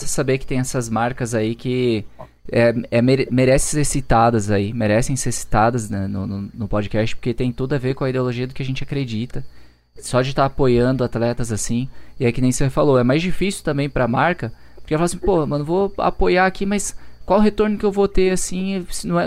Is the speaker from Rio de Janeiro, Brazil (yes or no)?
no; Pindamonhangaba, São Paulo, Brazil; Eu sou de Pindamonhangaba.